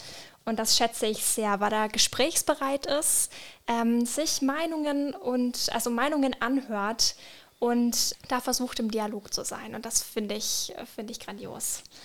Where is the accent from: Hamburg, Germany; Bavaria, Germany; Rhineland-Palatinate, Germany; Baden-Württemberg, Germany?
Bavaria, Germany; weil ich komme ursprünglich aus Franken